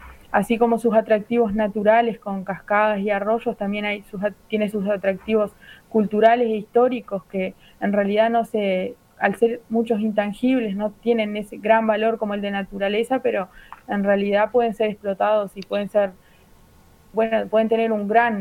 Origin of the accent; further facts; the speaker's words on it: Cuchilla de Laureles, Tacuarembó, Uruguay; En realidad yo nací en la ciudad de Tacuarembó, pero me crié desde bebé acá en Cuchilla de Laureles, en la casa de mi familia. Fui a la escuela rural acá